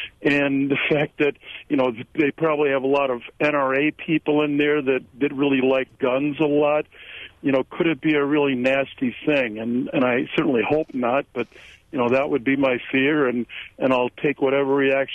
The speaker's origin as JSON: {"language": "English", "town": "Baraboo", "region": "Wisconsin", "country": "United States", "said": "outside of Merrimack, but I'm from Baraboo."}